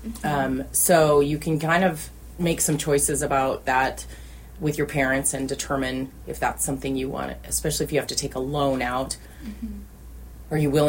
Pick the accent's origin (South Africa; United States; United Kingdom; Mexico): United States; Boise, Idaho; And it's just, and I grew up in Boise, and so when I'd go to the BSU campus